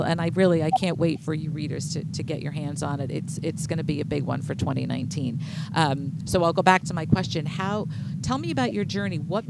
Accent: Brooklyn, New York, United States; especially in Brooklyn, and I grew up in Bay Ridge, so I when you talk about 72nd Street, in my mind, I'm thinking, oh, for heaven's sake, I know what's on the corner there.

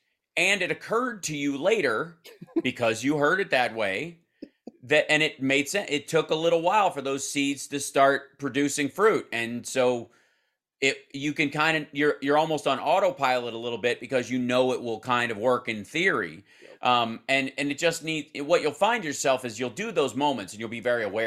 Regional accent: Kentucky, United States; also born or lived in Cincinnati; Cause I grew up in Kentucky. Then, born in Cincinnati, but only because that was the nearest hospital without chickens in it. And then I grew up in Kentucky.

